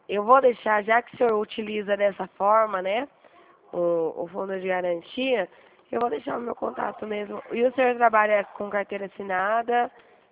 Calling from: Dracena, São Paulo, Brazil; eu sou aqui do estado de São Paulo, cidade de Dracena, né? Perto de Presidente Prudente

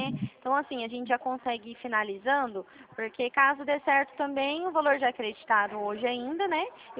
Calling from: Presidente Prudente, São Paulo, Brazil; A gente é daqui da região de Presidente Prudente, você conhece?

